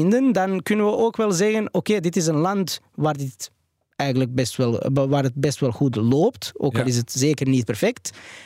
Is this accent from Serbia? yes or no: yes; Belgrade, Serbia; also born or lived in Antwerp; now in Belgium; ik ben opgegroeid in Belgrado, Servië.